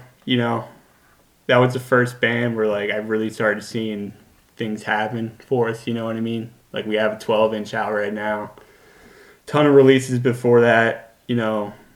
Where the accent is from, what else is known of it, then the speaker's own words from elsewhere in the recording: Havertown, Pennsylvania, United States; also born or lived in Broomall; I lived in Broomall till I was three. Then I moved to Havertown. Been there ever since.